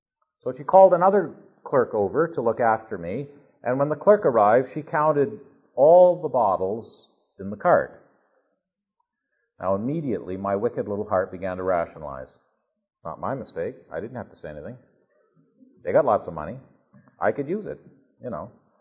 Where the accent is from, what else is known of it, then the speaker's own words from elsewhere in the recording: Canada; even if I am a Canadian.